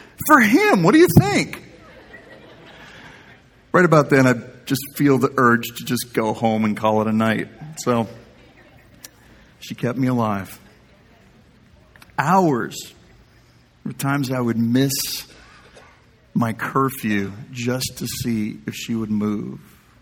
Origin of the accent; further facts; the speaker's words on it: South Dakota, United States; Where I grew up in South Dakota, we cruised on Friday night.